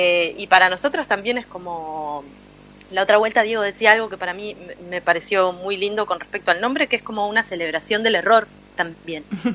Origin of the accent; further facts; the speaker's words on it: Ciudad de la Costa, Canelones, Uruguay; born there; now in Montevideo, Uruguay; yo soy uruguaya, nací en Ciudad de la Costa, que es a 20 kilómetros de Montevideo. Y hace 4 años casi que estoy viviendo ya aquí en la capital.